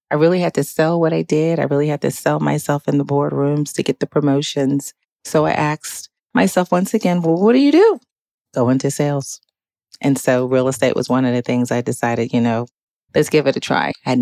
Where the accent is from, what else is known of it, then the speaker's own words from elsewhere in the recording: New York City, New York, United States; I am originally from New York City, worked on Wall Street for almost 14 years